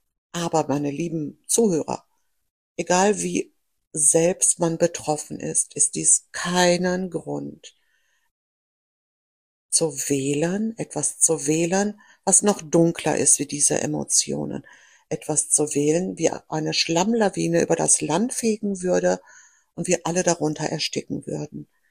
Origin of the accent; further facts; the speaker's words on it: Greece; born there; German is a second language; denn ich bin gebürtige Griechin und ich habe mich nicht keinen deutschen Ausweis, keinen deutschen Pass. Ich empfand das auch nie als notwendig, denn ich spreche die Sprache perfekt